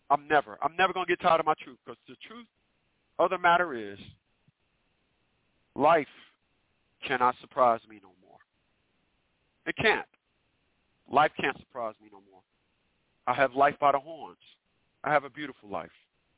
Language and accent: English; Newark, New Jersey, United States; Now, I'm from Newark, New Jersey. If you're not from Newark, New Jersey, I'm not talking to you.